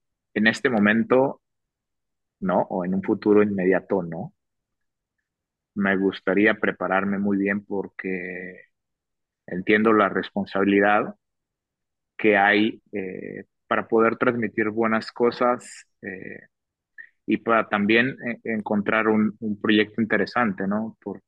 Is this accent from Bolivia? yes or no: no; La Partida, Coahuila, Mexico; Yo vivía en La Partida, pues, pertenece al municipio de Torreón, es un pueblito, y estaba como a 12 kilómetros de Torreón